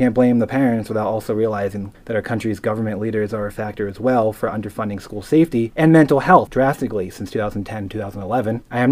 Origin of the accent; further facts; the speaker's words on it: New Jersey, United States; also born or lived in Massachusetts; where I grew up in South New Jersey, high school in Central Massachusetts.